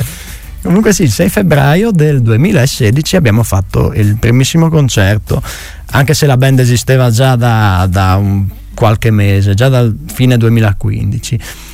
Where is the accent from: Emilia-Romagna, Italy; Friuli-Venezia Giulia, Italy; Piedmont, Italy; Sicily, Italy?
Friuli-Venezia Giulia, Italy; Bordano; also born or lived in Gemona; io sono di Bordano, mezzo e mezzo, mezzo Bordano, mezzo Gemona, gli altri sono quasi tutti di Gemona, a parte due di Artegna.